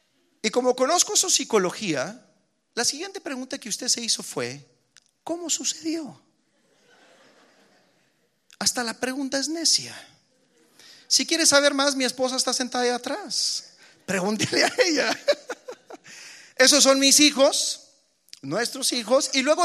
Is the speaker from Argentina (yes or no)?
no; Monterrey, Nuevo León, Mexico; yo crecí en Monterrey, en donde la vida es muy competitiva